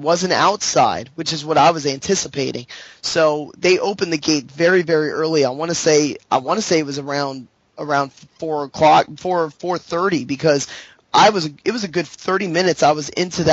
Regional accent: St. Bernard Parish, Louisiana, United States; Well, I'm from St. Bernard, which is St. Bernard Parish is the parish that I grew up in.

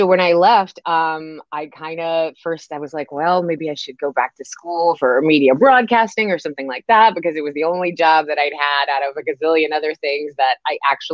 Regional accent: Houma, Louisiana, United States; I am from a little town called Houma, Louisiana, which is about 45 minutes west of New Orleans.

